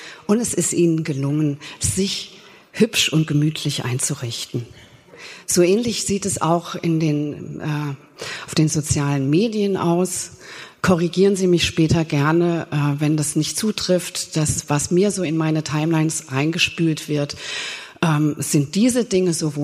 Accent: Mainz, Rhineland-Palatinate, Germany; Aber wenn ich jetzt mal so an meine Heimatstadt Mainz denke, wo ich dann zu Hause bei den Eltern auch mal in die Lokalzeitung schaue

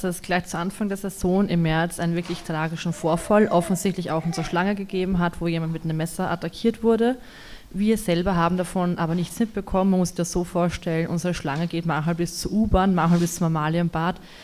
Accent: Vienna, Austria; ich bin in Favoriten aufgewachsen, also ich kann mir das eigentlich gar nicht vorstellen.

